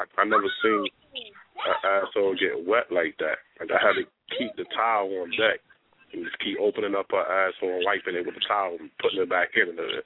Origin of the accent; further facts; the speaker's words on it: Hartford, Connecticut, United States; I'm from Hartford, Connecticut.